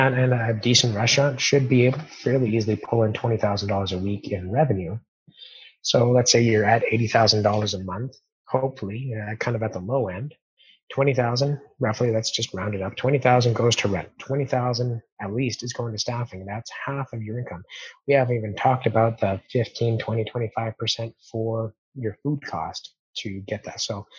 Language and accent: English; Calgary, Alberta, Canada; being a born and raised in Calgary, my parents weren't both born and raised in Calgary. My mom was, but my dad was born in BC.